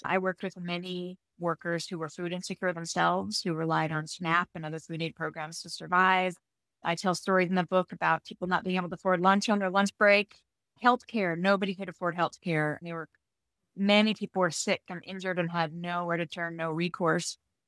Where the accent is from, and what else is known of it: Utah, United States; born or raised there